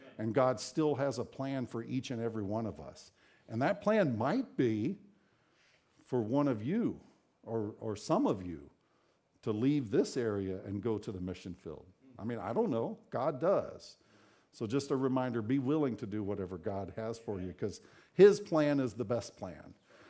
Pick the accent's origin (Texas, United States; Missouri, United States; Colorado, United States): Texas, United States; But so I was born and raised there in Texas in a church that reached out with the gospel.